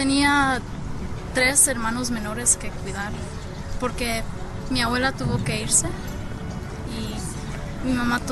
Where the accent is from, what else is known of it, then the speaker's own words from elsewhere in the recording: Los Angeles, California, United States; born there; Nací aquí en Los Ángeles.